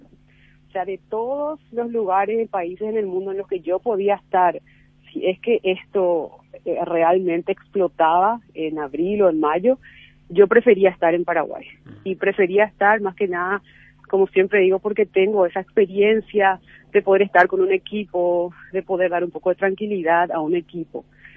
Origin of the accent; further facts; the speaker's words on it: California, United States; bueno, mi base, mi hogar, mi casa, mis bicis y mi marido están en California. Yo soy del sur de California.